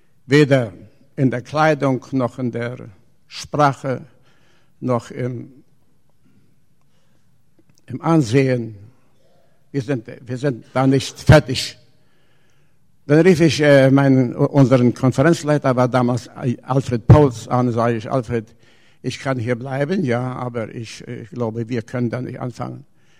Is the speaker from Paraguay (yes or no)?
yes; Volendam, Presidente Hayes, Paraguay; now in Brazil; bin von Brasilien, komme aber ursprünglich hier von Vollendam aus der Kolonie in Paraguay. Habe mein Leben aber meistens in Brasilien verbracht. Da habe ich auch meinen Glauben, fand ich aber hier in Friesland.